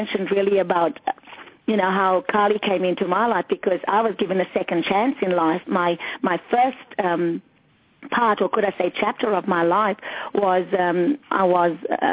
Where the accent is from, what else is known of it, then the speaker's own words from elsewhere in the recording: South Africa; now in Australia; We are from South Africa, but resided here in Australia.